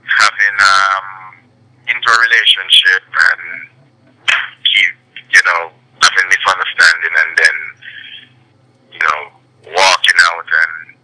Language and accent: English; Jamaica